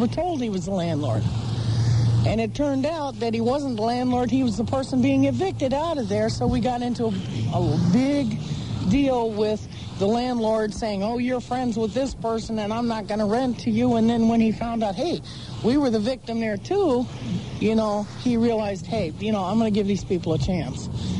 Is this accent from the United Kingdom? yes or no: no; South Carolina, United States; now in Portland, United States; when I first arrived here in Maine, I came from South Carolina, and I was fighting homelessness there due to domestic violence.